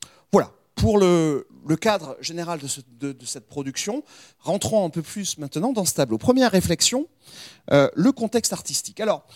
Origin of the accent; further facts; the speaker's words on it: Toulouse, Occitanie, France; moi je suis toulousain, hein, je ne suis pas du tout lyonnais au départ